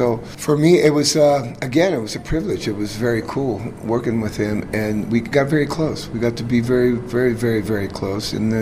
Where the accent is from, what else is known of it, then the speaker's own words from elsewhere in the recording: Tijuana, Baja California, Mexico; I grew up in Mexico.